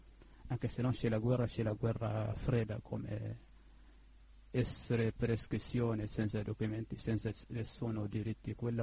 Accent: Mali; Italian is a second language; now in Italy; io sono scappato dall'Azawad nel 2009

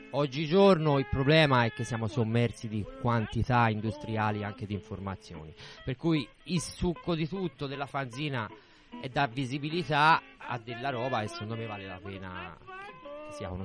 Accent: Calabria, Italy; accent: Calabrian; mio accento calabrese puro?

